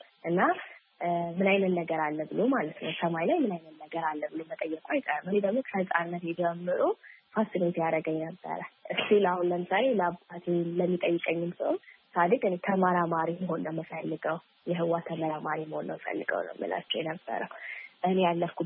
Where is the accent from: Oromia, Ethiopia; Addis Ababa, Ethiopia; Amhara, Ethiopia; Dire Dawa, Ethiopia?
Addis Ababa, Ethiopia; እኔ አዲስ አበባ ነው ተወልጄ ያደኩት።